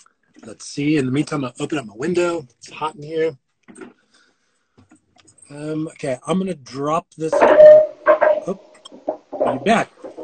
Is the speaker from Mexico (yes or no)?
no; United States; And being an American, obviously, I love this cap.